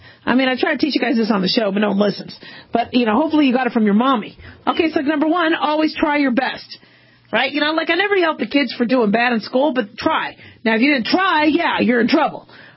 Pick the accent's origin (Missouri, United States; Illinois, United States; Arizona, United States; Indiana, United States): Arizona, United States; Phoenix; I grew up in Phoenix and it hardly rains except monsoon.